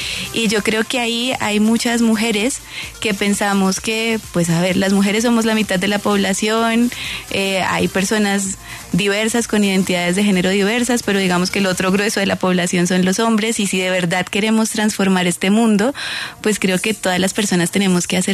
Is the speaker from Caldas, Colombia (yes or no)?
no; Cúcuta, Norte de Santander, Colombia; Pues bueno, sí, yo soy de Cúcuta.